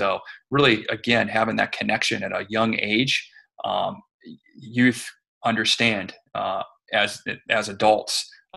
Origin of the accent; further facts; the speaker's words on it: Ohio, United States; There's an opportunity at my local park district that I grew up in Northeast Ohio, Lake Metro Parks.